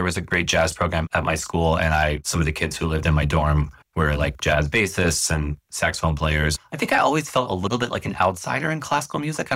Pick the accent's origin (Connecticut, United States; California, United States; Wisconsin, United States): Connecticut, United States; also born or lived in New York; I grew up mostly in Connecticut throughout the Northeast, but most of the time was there. And then I moved to New York for college.